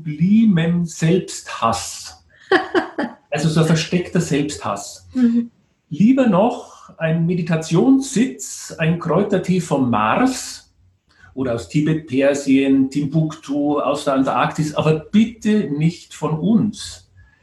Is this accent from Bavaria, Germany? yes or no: yes; Bavaria, Germany; now in Vienna, Austria; wie man vielleicht an den wenigen Sätzen schon hört, ich bin ein Bayer in Wien